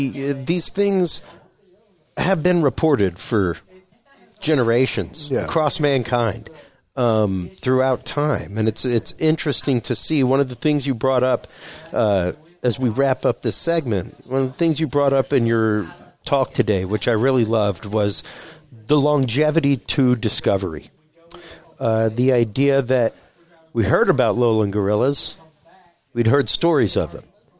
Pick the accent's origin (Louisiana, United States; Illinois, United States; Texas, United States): Louisiana, United States; Like, I'm a Cajun. We call freshwater white drum Gasper Goo.